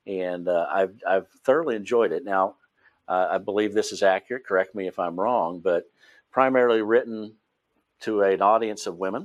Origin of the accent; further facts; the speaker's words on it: West Virginia, United States; accent: West Virginia; I have my West Virginia accent and sometimes my mangling of grammar on maybe on display here